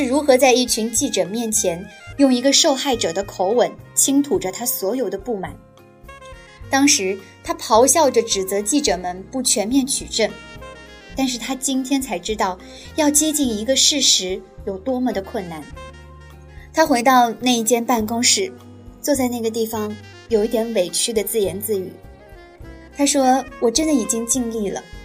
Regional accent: China; 只要是在中国长大的我们

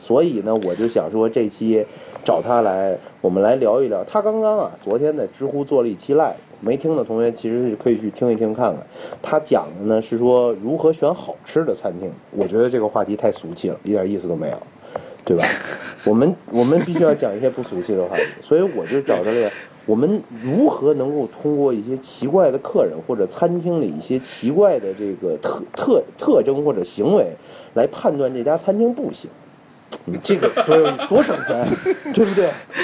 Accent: Beijing, China; 那要我们北京人起，我肯定起成叫三十万的撅尾巴管

